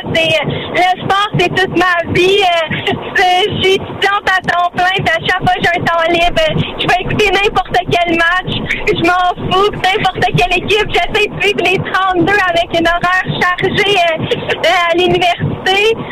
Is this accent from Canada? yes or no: yes; Sherbrooke, Quebec, Canada; Nous, on vient de Sherbrooke.